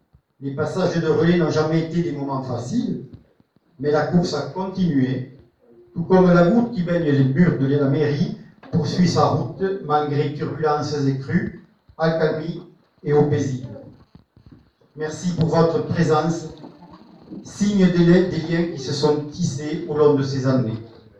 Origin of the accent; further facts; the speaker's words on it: Brassac, France; mon retour professionnel dans mon village natal